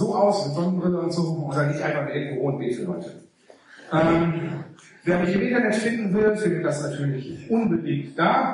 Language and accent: German; Remscheid, North Rhine-Westphalia, Germany; Ich bin aus Remscheid.